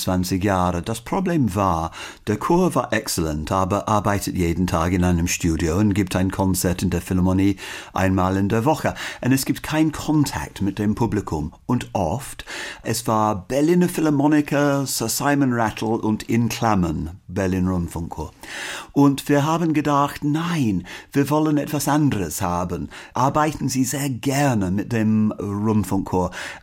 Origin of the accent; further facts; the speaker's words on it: Birmingham, West Midlands, United Kingdom; German is a second language; wohnen in the Midlands, in der Mitte Englands. Und ich komme aus Birmingham, Hauptstadt der Midlands